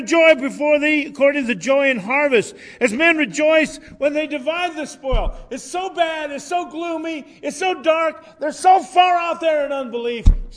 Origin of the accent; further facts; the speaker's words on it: Ireland; I'm Irish.